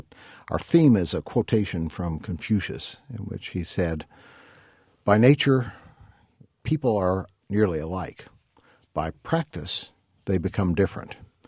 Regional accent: Knoxville, Tennessee, United States; I grew up in Knoxville, Tennessee. Got my undergraduate degree at the University of Tennessee in Knoxville.

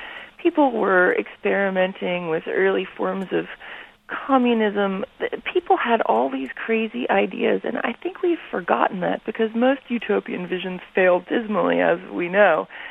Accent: Brooklyn, New York, United States; my father gave to me as a young girl growing up in Brooklyn, New York.

